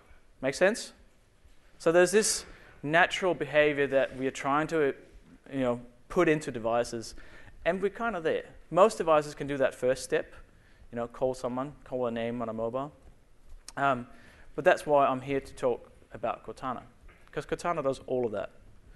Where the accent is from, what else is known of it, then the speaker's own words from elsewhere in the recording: Denmark; now in Australia; I am from the West Island of New Zealand. I am Danish, but I live in Australia, near Melbourne.